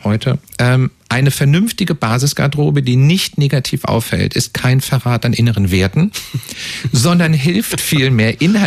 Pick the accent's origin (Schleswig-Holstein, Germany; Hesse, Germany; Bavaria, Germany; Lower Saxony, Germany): Hesse, Germany; Als Hesse sagt, man muss doch Stiefelchen ran.